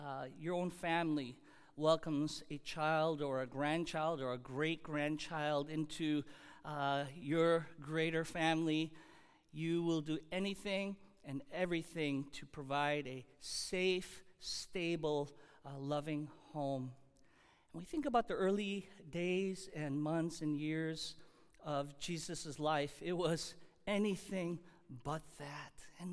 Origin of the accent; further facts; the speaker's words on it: Chicago, Illinois, United States; Growing up in Chicago, I remember the special traveling exhibit of King Tutankhamun.